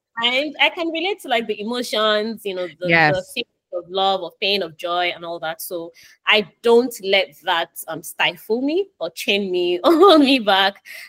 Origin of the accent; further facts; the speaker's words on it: Nigeria; first language Yoruba; English is a second language; I was raised on the Yoruba language, actually. My parents did not raise us with English. We learned all that English in school. And so, and my parents come from two different places in Yoruba land, and they are also like accents that sound differently